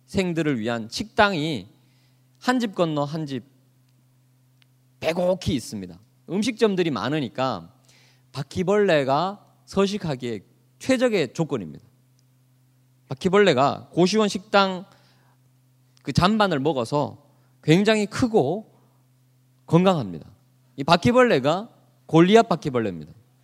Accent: Gyeongsang, South Korea; 저는 경상도 남자인데요.

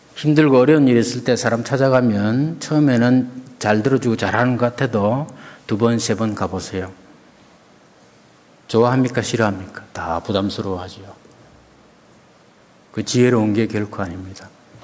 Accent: Gyeongsang, South Korea; accent: Gyeongsang; 제가 그 경상도 출신이라서 이 사투리를 자꾸 하는데

